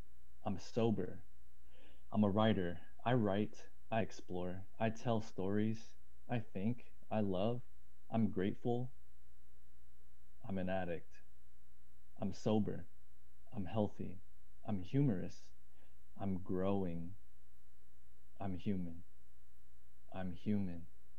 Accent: Las Vegas, Nevada, United States; And they grew up, or I grew up here in, or I was born in Las Vegas.

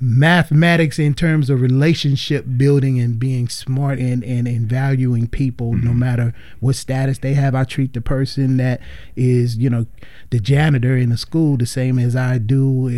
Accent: Los Angeles, California, United States; I knew at a young age, man, growing up in Watts and having to survive the gangs and all that kind of stuff

